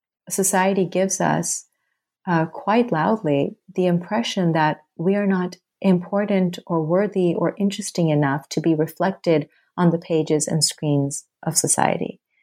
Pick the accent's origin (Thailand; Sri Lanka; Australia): Thailand; moved away as an adult; also born or lived in Bangladesh; now in United States; I'm from Bangladesh, and I was born there, and I was raised in Thailand, and then I immigrated to the States when I was 18. And I was raised in an international school